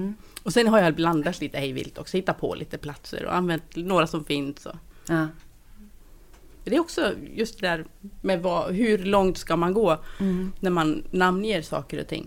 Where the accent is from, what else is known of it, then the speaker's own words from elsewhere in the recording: Borlänge, Dalarna County, Sweden; also born or lived in Leksand; Nej, jag kommer från Borlänge från början.